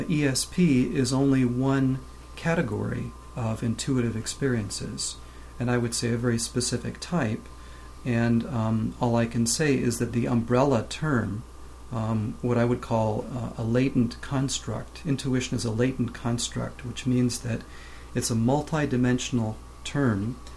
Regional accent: Toronto, Ontario, Canada; moved away as an adult; now in United States; When I first moved to California, I'm from Toronto, my plan was to continue in the area of psychotherapy. I was a psychotherapist when I was in Canada.

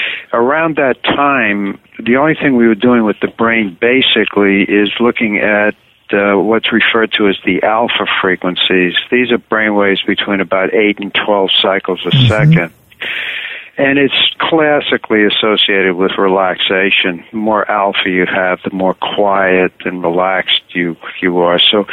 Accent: New York City, New York, United States; now in Vancouver, Canada; Well, I'm originally from New York City.

